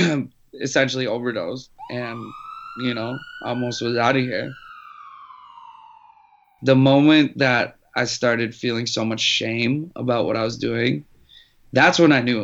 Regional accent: Minnesota, United States; came from a small town where legitimately, like, growing up in Minnesota, like, fame and fortune is a very big dream.

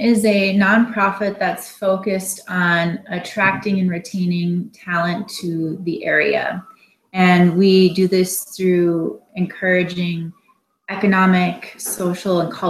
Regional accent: Side Lake, Minnesota, United States; also born or lived in Duluth; now in Chisholm, United States; I live in Chisholm, Minnesota, and I work in Hibbing. I grew up in Side Lake, Minnesota, and then I left and lived in Duluth for 6 years and then returned to the Iron Range 4 years ago.

